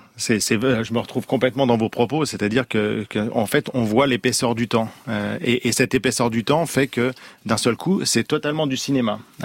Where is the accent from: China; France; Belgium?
France; Normandy; la Hague, là, chez moi, en Normandie.